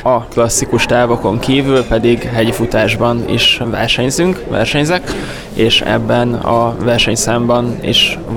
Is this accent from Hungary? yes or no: yes; Hungary; ami magyarként mi nem rendelkezünk magaslatokkal